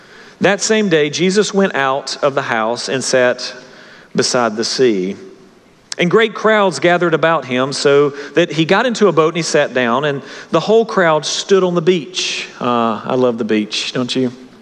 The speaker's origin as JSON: {"language": "English", "region": "Southern United States", "country": "United States", "tie": "born or raised there", "said": "For us who are raised in the South, this is particularly important."}